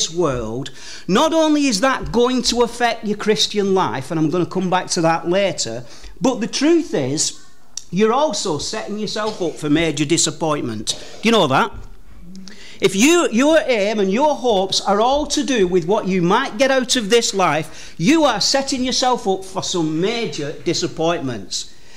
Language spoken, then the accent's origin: English; United Kingdom; on my passport, it says I am a citizen of Great Britain. And that's because I was born here. Both my parents were British citizens. I was raised in Great Britain.